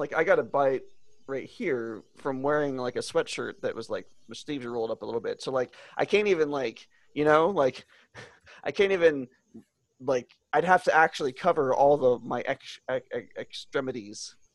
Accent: California, United States; Yeah, so mosquitoes is not a thing that I grew up experiencing in the Bay Area, because they don't exist.

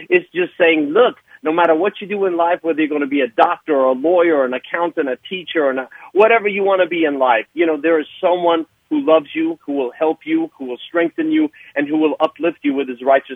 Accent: Chattanooga, Tennessee, United States; I grew up in Chattanooga, Tennessee, with all the Smiths and Joneses

